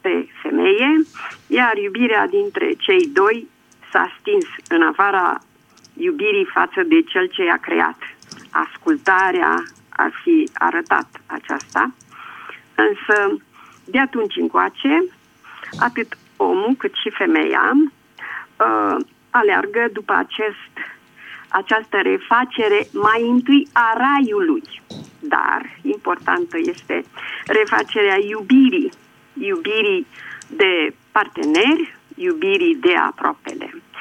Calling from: Bucharest, Romania; Sunt din București

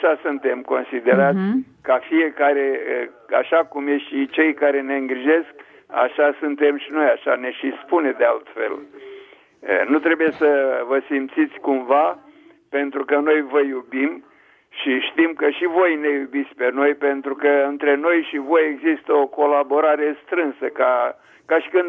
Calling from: Germany; din Germania.

